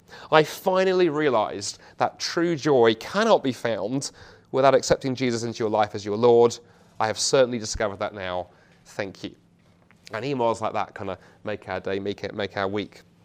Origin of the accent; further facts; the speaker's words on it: Dundee, Scotland, United Kingdom; there in Dundee, my hometown